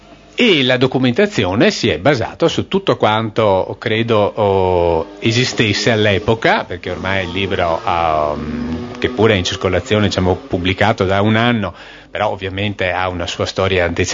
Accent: Veneto, Italy; In definitiva, io sono veneto e parlo di me stesso.

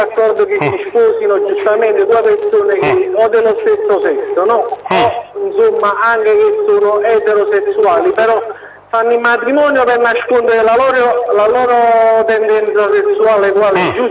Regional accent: Naples, Campania, Italy; Sono napoletano e faccio il camionista

